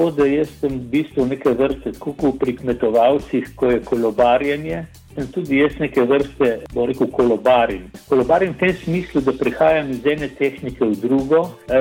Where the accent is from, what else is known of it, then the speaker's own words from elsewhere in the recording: Nova Gorica, Gorizia, Slovenia; also born or lived in Postojna; Dejansko sem rojen v Postojni, živel sem pa cel čas v Novi Gorici, kjer je nekako tudi, bom rekel, moj domicil